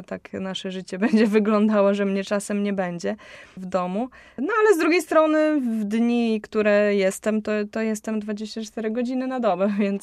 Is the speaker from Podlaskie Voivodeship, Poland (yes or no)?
yes; Białystok, Podlaskie Voivodeship, Poland; No na pewno u siebie w Białymstoku zawsze lubię występować